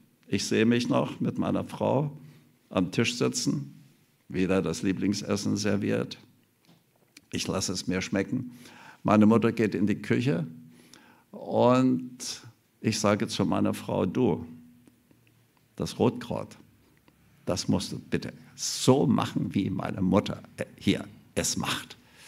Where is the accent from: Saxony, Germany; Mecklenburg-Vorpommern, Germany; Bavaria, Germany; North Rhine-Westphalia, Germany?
Saxony, Germany; Ich bin in Sachsen aufgewachsen.